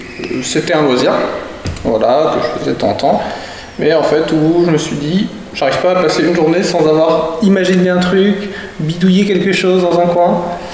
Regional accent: Alençon, Normandy, France; alençonnais, hein, j'ai toujours vécu ici. J'ai 21 ans, donc je suis étudiant en master.

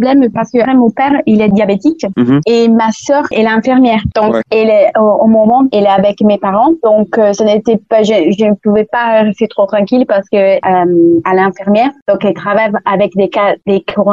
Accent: Italy; French is a second language; Sauf que je suis italienne

